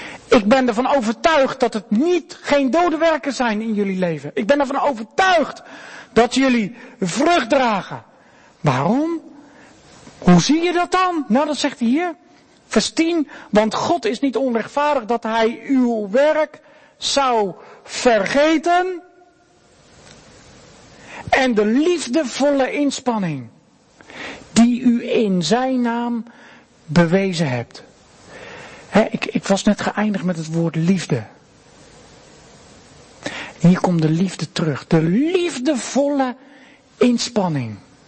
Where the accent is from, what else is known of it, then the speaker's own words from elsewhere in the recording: Rotterdam, South Holland, Netherlands; Als Rotterdammers zeggen we dan geen woorden, maar daden.